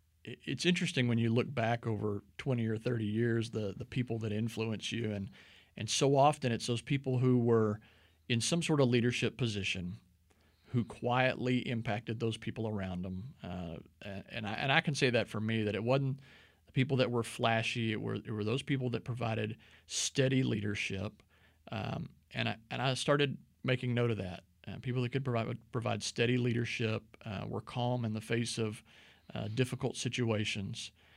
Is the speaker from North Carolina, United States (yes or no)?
no; Bryan, Texas, United States; I grew up in the Bryan College Station area. Went to Bryan High School, so that was home back then.